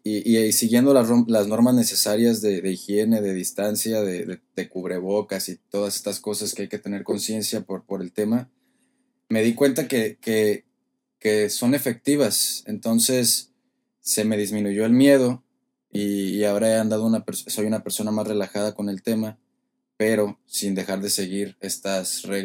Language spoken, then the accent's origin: Spanish; Colima, Mexico; Soy originario de Colima, soy actor.